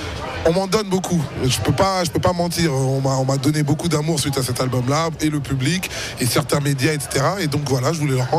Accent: DR Congo; now in Switzerland; Moi je suis congolais, on est un peu moins ponctuel au Congo.

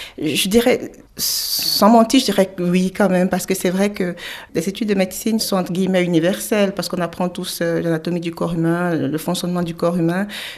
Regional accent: Cameroon; now in Neuchâtel, Switzerland; je suis camerounaise d'origine en Suisse, donc dans mon canton d'adoption depuis 2007, qui est Neuchâtel.

